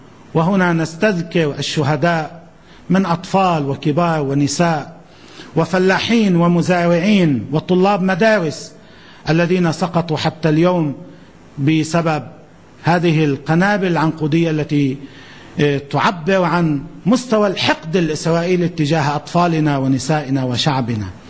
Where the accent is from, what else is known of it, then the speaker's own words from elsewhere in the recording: Beirut, Beirut Governorate, Lebanon; ولكن ونحن من أهل بيروت أنا اليوم أقول تحية وألف تحية لبيروت العاصمة